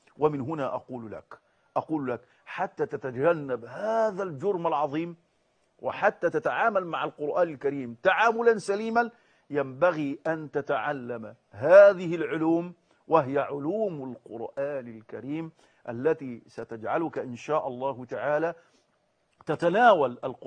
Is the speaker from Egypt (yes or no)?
yes; Egypt; وخاصة في بلدنا مصر